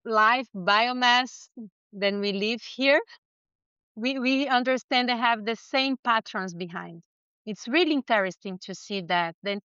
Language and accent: English; Brazil; English is a second language; Actually, I'm from Brazil. We have a farm here called Sítio Semente.